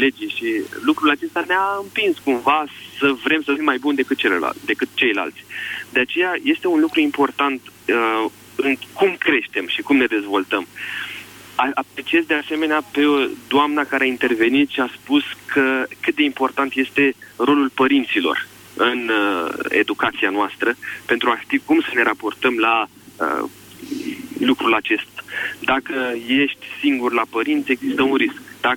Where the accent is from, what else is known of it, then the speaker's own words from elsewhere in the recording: Romania; Noi am crescut aici, în România